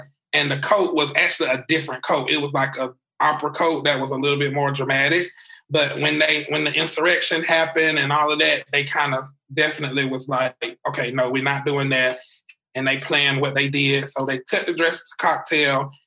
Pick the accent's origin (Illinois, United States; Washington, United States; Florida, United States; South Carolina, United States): South Carolina, United States; growing up in South Carolina, my mom always taught me you have to be better